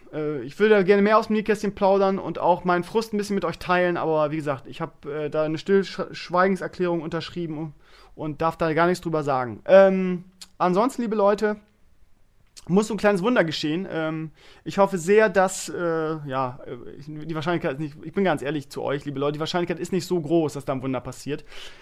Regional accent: Bremen, Germany; Ich bin ja jetzt wieder regelmäßig in Bremen. Das ist ja auch meine alte Heimat, wisst ihr. Ich bin ja mit Leib und Seele Bremer.

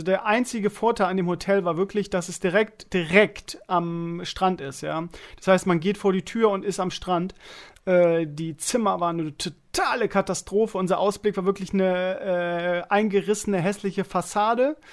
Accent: Bremen, Germany; Ich als Bremer natürlich Fischbrötchen am Stall

